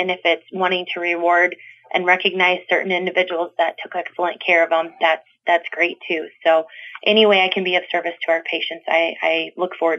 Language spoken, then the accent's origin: English; Mallard, Iowa, United States; I didn't grow up here. I grew up in Mallard, Iowa, but since moving here in 2009, this has really become my home.